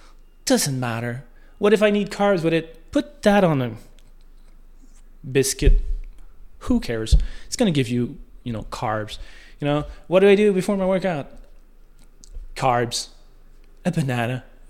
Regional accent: Canada; I'm Canadian.

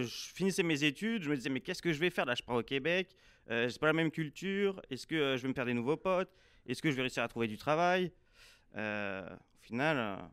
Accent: France; moved away as an adult; now in Canada; tout le monde disait que c'était facile de trouver du travail ici, tu sais, en tant que Français.

